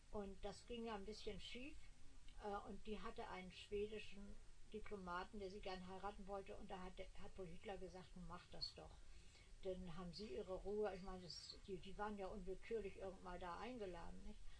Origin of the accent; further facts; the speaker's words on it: Hamburg, Germany; Aber andererseits ist Hamburg meine Heimatstadt und da freut sich schon alles.